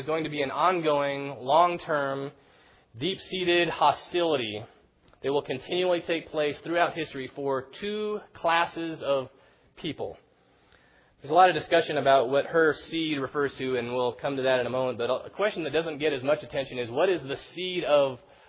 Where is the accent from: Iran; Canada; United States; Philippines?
Philippines; We grew up in the Philippines